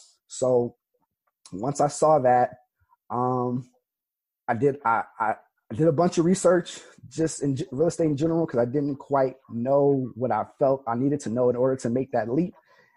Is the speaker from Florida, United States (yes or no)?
no; Yucca Valley, California, United States; And since I'm from Yucca Valley, I live in Yucca Valley